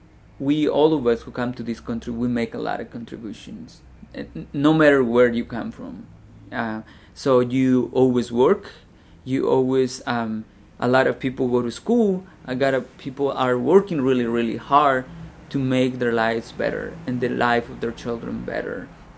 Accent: Mexico; And for instance, I'm from Mexico.

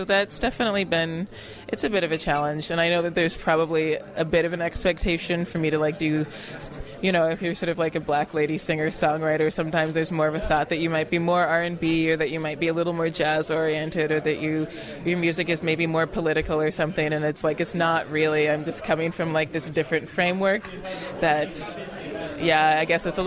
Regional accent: United States; now in Canada; because as an American, like, you're kind of raised to believe that, like, Canada is this really, really diverse and really open place.

